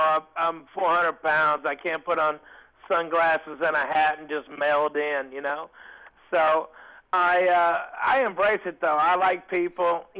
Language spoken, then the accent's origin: English; Arkansas, United States; growing up in Arkansas, a glorious kid in the 80s, the white trash.